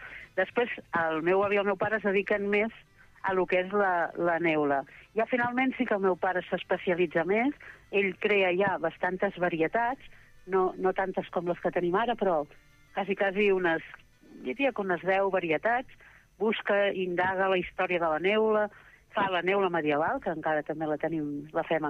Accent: Mataró, Catalonia, Spain; I aquí a Mataró, per exemple, que som de Mataró

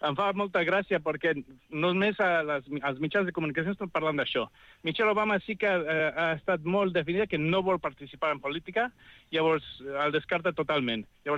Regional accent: Washington, District of Columbia, United States; also born or lived in Mexico; jo vaig néixer a Mèxic, però vaig créixer a Washington, D.C.

